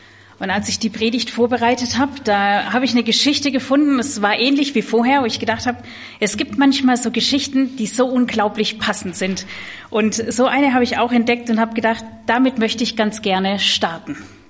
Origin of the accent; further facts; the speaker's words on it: Schorndorf, Baden-Württemberg, Germany; now in Bebra, Germany; Ich komme gebürtig aus dem Schwabenland, aus der Nähe von Stuttgart, aus Schorndorf, und lebe aber seit über acht Jahren in Bebra.